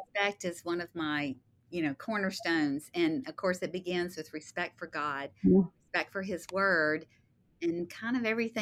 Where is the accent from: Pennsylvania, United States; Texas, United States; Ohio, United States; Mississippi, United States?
Mississippi, United States; also born or lived in Louisiana; I know I'm from the South. I know I'm, you know, Mississippi, Louisiana girl